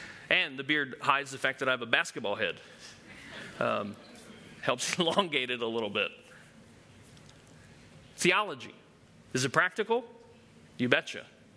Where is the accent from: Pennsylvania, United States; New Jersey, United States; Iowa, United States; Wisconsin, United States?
New Jersey, United States; When I was a little boy, because I'm from Jersey. We don't deal with chickens in Jersey.